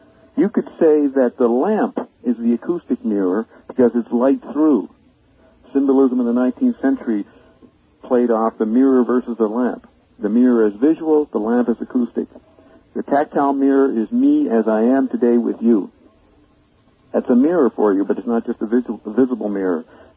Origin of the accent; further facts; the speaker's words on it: Paris, Île-de-France, France; first language French; English is a second language; moved away as an adult; now in Canada; I mean, I'm French. I grew up in France for 30 years, and I was very eloquent in Paris in French culture, French language